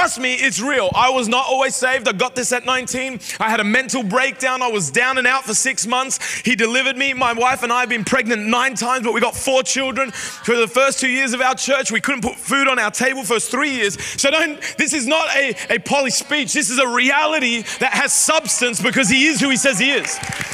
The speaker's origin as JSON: {"language": "English", "town": "Sydney", "region": "New South Wales", "country": "Australia", "tie": "born or raised there", "also_born_or_lived": "Doncaster", "said": "I grew up in Sydney, I only know NRL"}